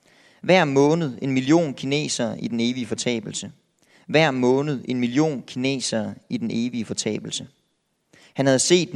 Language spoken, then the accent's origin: Danish; Silkeborg, Central Denmark Region, Denmark; Oprindeligt der er jeg vokset op i Silkeborg. I Silkeborg bor der cirka 45.000 mennesker i Silkeborg by.